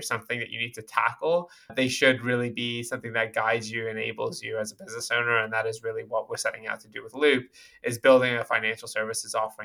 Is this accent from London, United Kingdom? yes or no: yes; London, United Kingdom; I actually grew up in England, so I'm originally from London.